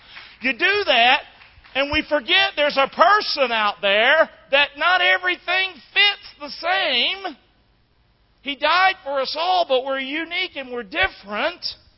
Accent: Rockingham, North Carolina, United States; I'm comfortable that I'm from Rockingham, North Carolina.

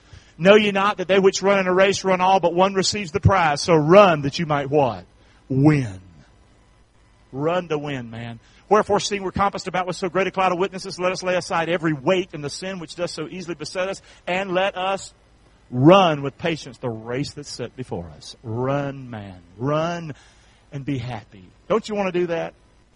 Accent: North Carolina, United States

